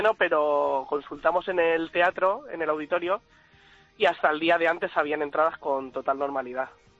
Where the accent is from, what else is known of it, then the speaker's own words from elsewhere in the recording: Alicante, Valencian Community, Spain; yo soy de Alicante